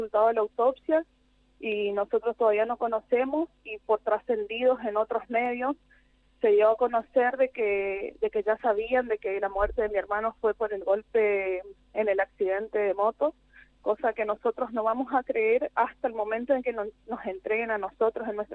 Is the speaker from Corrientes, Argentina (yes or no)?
yes; Alvear, Corrientes, Argentina; Acaba de ser en Alvear. Bien. Porque nosotros somos de Alvear.